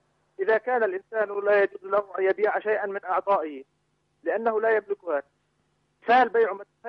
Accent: Syria; من سوريا.

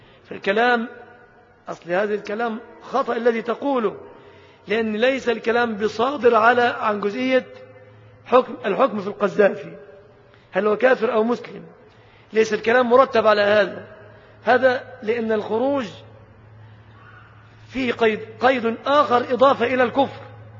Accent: Egypt; حتى فيما يخصنا كمصريين، كأهل مصر

